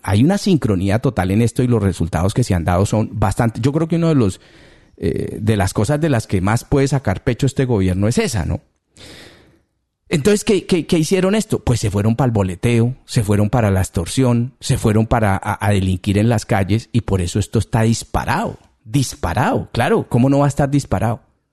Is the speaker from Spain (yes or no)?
no; Colombia; si de verdad uno como colombiano dijera